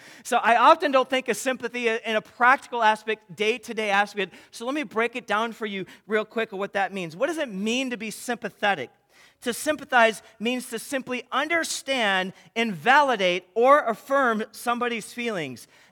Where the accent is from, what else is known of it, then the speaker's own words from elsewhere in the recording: Midwest, United States; yeah, I'm from the Midwest, and I like a good old-fashioned meatloaf every now and again